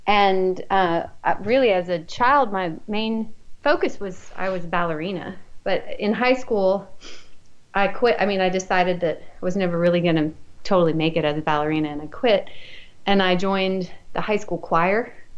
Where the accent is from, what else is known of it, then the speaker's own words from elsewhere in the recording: Houston, Texas, United States; now in Austin, United States; I'm Texan originally. I grew up in Houston, but I've lived in Austin for 19 years, I think.